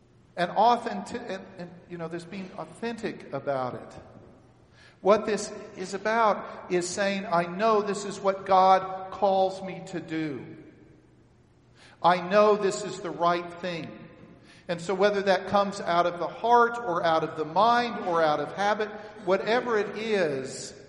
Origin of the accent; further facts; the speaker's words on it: Texas, United States; Okay, so I'm from Texas, right? Every other street corner in Texas has a Bible bookstore.